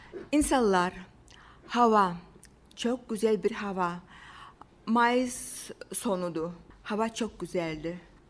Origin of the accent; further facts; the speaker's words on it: Russia; Turkish is a second language; moved away as an adult; now in Alanya, Turkey; Biz Rusyalıyız, Rusya'dan geldik. 5 yıldan beri biz burada Alanya'da oturuyoruz.